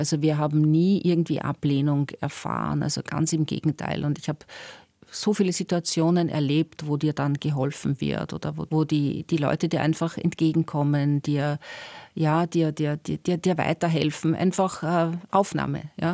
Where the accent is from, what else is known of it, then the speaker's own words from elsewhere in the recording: Austria; für die Aufenthaltsgenehmigung, die man als Österreicherin brauchte